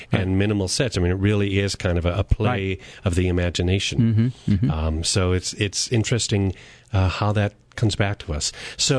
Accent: California, United States; I grew up listening to I grew up in California

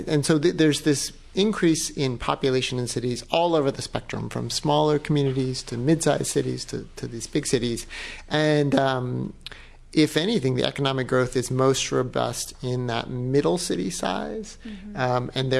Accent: Chapel Hill, North Carolina, United States; now in Washington, United States; So if growing up in Chapel Hill, if you ask people in Chapel Hill what their community was, they'd probably just say all of Chapel Hill. Living in D.C. now

